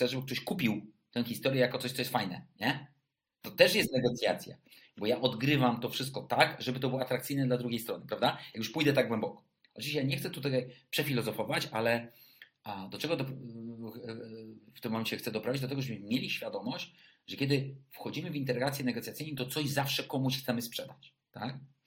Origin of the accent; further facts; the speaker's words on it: Krakow, Lesser Poland, Poland; Z tej starej stolicy. Ja jestem Krakusem, urodziłem się w Krakowie.